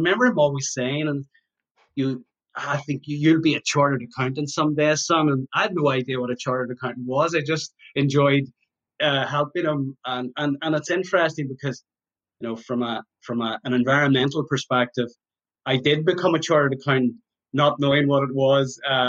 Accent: Portadown, Northern Ireland, United Kingdom; growing up in Northern Ireland, you know, during the 80s, quite a challenging time. We lived, you know, in Portadown.

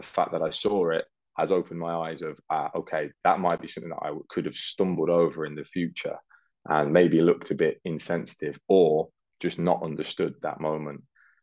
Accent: England, United Kingdom; I'm English

